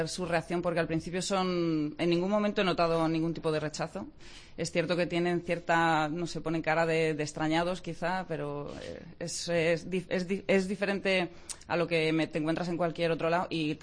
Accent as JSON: {"language": "Spanish", "town": "Madrid", "region": "Community of Madrid", "country": "Spain", "said": "Soy de Madrid."}